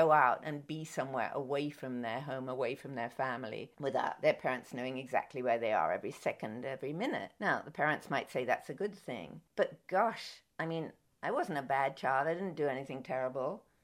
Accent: London, United Kingdom; I grew up in London, and I grew up in North London, which is a very artsy part of London.

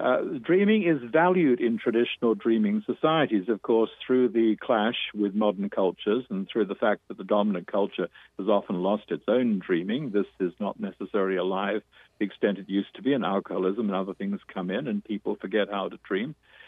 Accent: Australia; moved away; Time with Aborigines than I have since I'm an absentee Australian. I've been out of the country most of my life.

